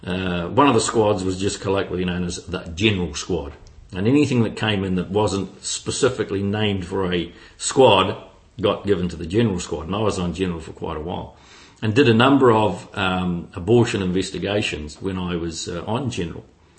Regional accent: Hastings, South East England, United Kingdom; when I grew up in Hastings, we were a Church of England family.

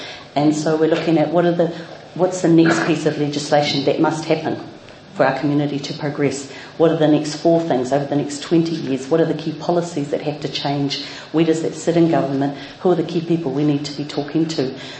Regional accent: Gisborne, New Zealand; now in Wellington, New Zealand; He mokopuna au o te taira awhiti. So I hail from Gisborne, but 20 years in Wellington.

